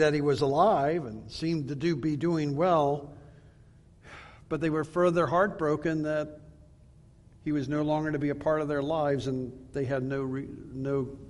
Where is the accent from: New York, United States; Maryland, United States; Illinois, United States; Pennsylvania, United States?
Maryland, United States; Suitland; When I was growing up in Suitland, Maryland